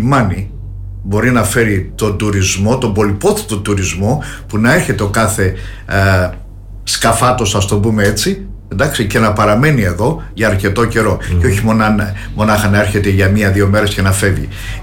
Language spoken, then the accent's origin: Greek; Alikarnassos, Crete, Greece; βλέπω τον τόπο μου εδώ, την Αλικαρνασσό, να πηγαίνει προς τα πίσω.